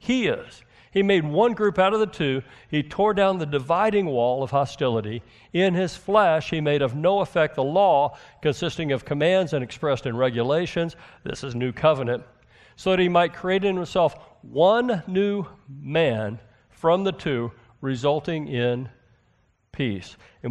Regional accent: United States; I know we've been in this thing. We grew up in America.

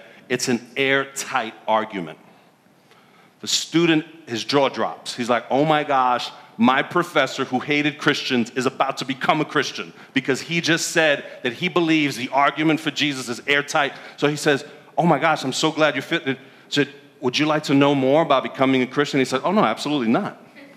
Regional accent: New York, United States; See, I'm a New Yorker, but I'm not a diehard New York sports fan.

